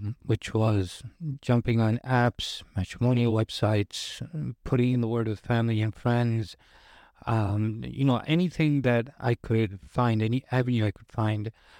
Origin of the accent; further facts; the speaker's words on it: Chicago, Illinois, United States; I'm originally from Chicago. I have friends and family there.